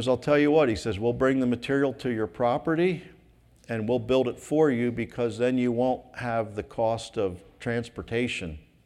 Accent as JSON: {"language": "English", "region": "West Coast", "country": "United States", "said": "And I'm from the West Coast, and I had some difficult times in my life in the West Coast"}